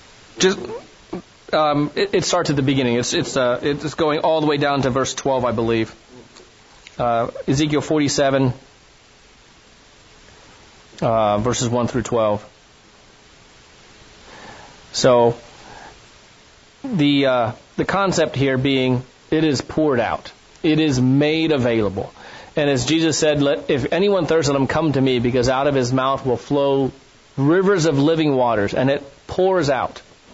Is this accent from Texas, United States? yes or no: no; Ohio, United States; I grew up in Ohio, and I never fully appreciated trees and greenery until I moved to Arizona.